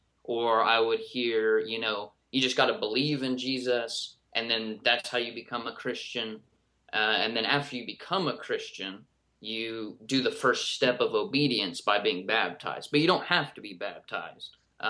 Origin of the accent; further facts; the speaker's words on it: Seminole, Oklahoma, United States; I'm actually from Oklahoma. I'm originally from central Oklahoma in a small town called Seminole. It's about an hour east of Oklahoma City